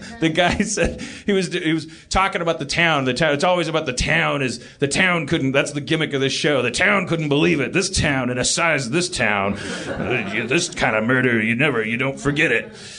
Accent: Brooklyn, New York, United States; If my neighbor gets killed, I care, because I'm from Brooklyn.

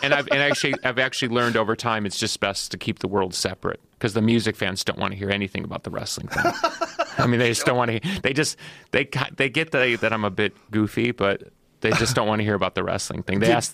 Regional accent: Chicago, Illinois, United States; No, growing up in Chicago, there was a really rich wrestling history in Chicago growing up.

